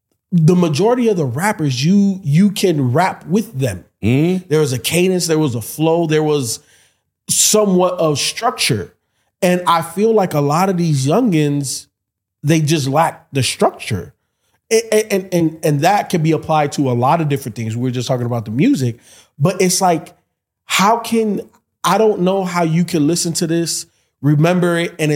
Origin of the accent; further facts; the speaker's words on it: Florida, United States; I'm from Florida. I got with it.